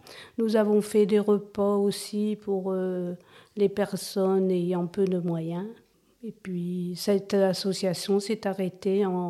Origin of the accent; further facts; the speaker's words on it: Wattignies, Hauts-de-France, France; born there; je suis née à Wattigny, j'ai 4 enfants